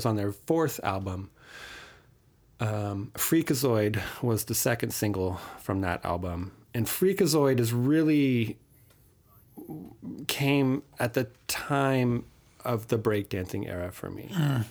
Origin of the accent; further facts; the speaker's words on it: Santa Cruz, California, United States; In the 70s, I was a big OP. I'm from Santa Cruz, bro.